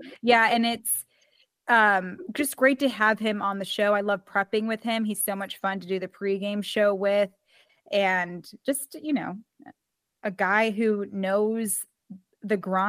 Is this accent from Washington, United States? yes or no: no; Reno, Nevada, United States; I'm from Reno. There's tons of fires that happen there.